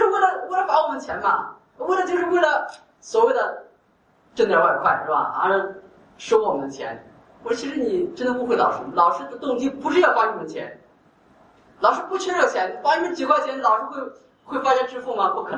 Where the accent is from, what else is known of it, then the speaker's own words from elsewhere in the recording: Singapore; 我们作为新加坡人是吧